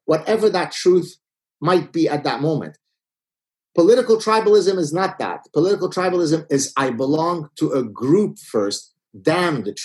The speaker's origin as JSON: {"language": "English", "country": "Canada", "said": "Even though I'm Canadian, so Republican and Democrat don't apply to me."}